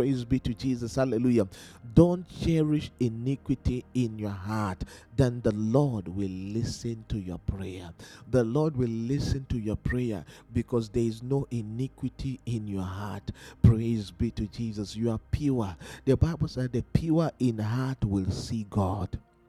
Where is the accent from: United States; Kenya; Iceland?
Kenya; I come from Kenya and I've witnessed this.